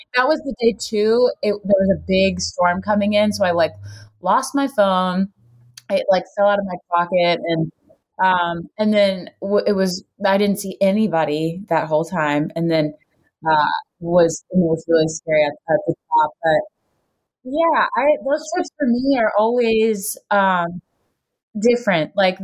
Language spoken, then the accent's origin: English; Florida, United States; I'm from Florida, by the way.